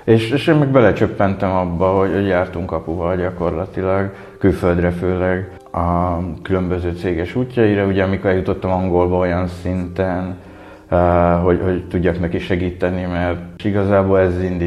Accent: Nagykanizsa, Zala, Hungary; Honnan jövök? Jó kérdés, Nagy Kanizsáról.

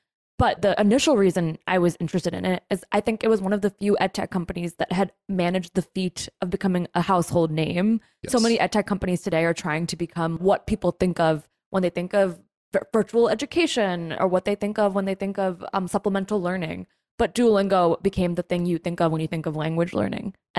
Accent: New Jersey, United States; I don't actually, and I'm from New Jersey. That's so weird.

